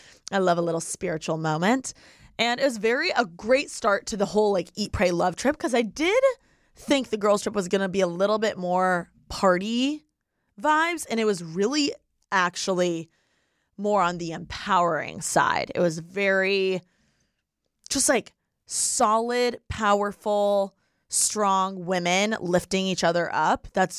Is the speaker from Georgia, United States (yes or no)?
no; Indiana, United States; if I were in Indiana, like my hometown, if someone came to visit, I'd be like, why would you come here out of all the places in the States?